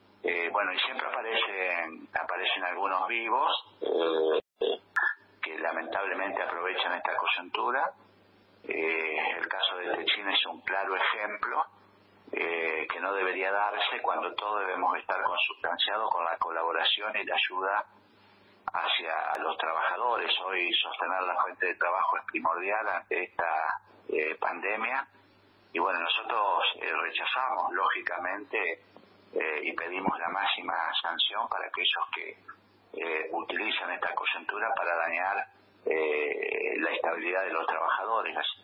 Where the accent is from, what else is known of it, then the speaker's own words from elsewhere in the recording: Argentina; Primero, decir que como argentino estamos profundamente preocupados por esta pandemia